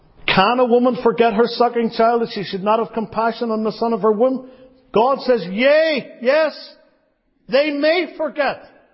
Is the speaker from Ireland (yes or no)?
yes; Ireland; I come from the Emerald Isle.